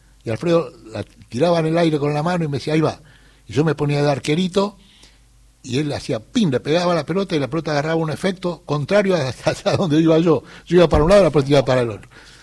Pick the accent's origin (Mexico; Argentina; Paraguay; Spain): Argentina; Buenos Aires; born there; Yo soy nacido en Flores.